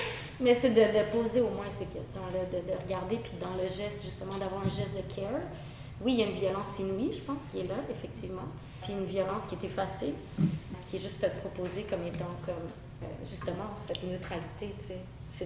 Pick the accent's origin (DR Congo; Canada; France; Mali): Canada; Quebec; on est québécois, on est envahi par les anglophones